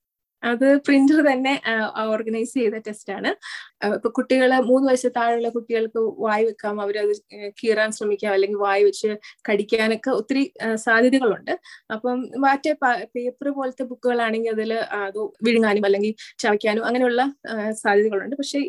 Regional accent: Kerala, India; Okay, so ഞാൻ കേരളത്തിലാണ് ജനിച്ചതും വളർന്നതും.

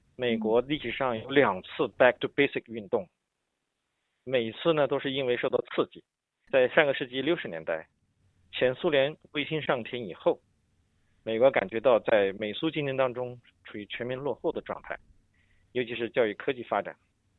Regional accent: Hong Kong; 我是一个来自香港的教授

